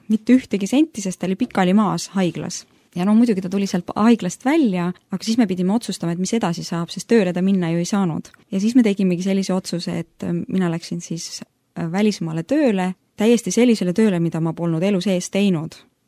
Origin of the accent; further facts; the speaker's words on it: Tallinn, Harju County, Estonia; born there; me tulime tagasi Tallinna, mis oli meie sünnikoht ja me olime kunagi elanud siin linnas ja käinud ka selles koguduses